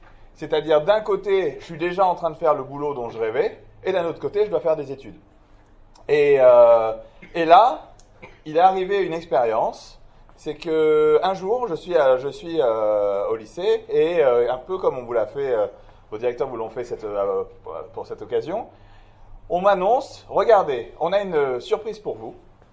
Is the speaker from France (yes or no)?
yes; Paris, Île-de-France, France; je suis né à Paris. Je suis un jeune des écoles juives, exactement comme vous.